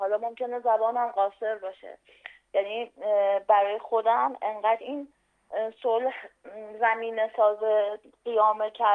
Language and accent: Persian; Iran; حالا من آذری هستم